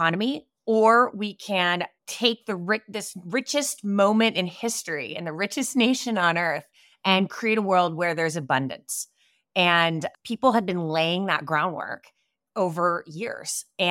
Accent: Kansas, United States; I grew up in Kansas, daughter of a preacher, a high school debater

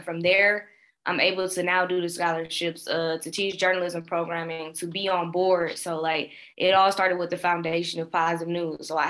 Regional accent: Milwaukee, Wisconsin, United States; Yeah, so I'm from Milwaukee. So have to, you know, that's my base home.

